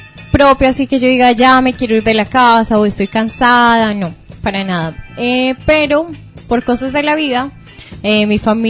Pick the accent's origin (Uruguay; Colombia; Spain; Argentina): Colombia; Manizales, Caldas; Eso, soy de Manizales, una ciudad chica.